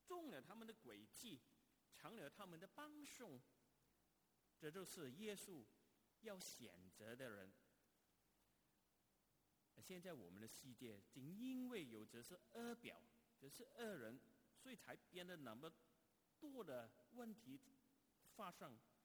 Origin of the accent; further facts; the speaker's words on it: China; 我们中国人呢，我们中国的新贤